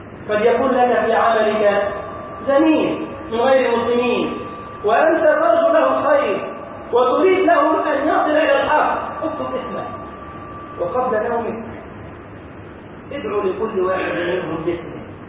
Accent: Egypt; اللهم احفظ بلدنا مصر يا رب العالمين.

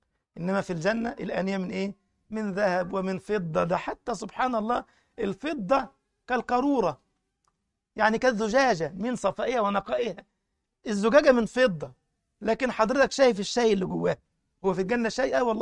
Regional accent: Egypt; ولابس القميص الأبيض، عندنا في مصر مش هنا طبعا

